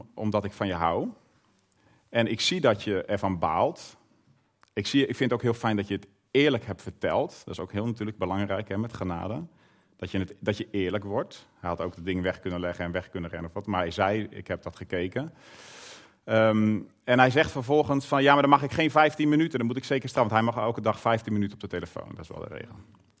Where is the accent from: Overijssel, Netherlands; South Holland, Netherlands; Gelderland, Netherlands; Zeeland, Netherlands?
Gelderland, Netherlands; Scherpenzeel; now in Zuid-Limburg, Netherlands; Wij komen oorspronkelijk van de Veluwe. Van Scherpenzeel, bij Barneveld, Veenendaal, daar in die konterijen.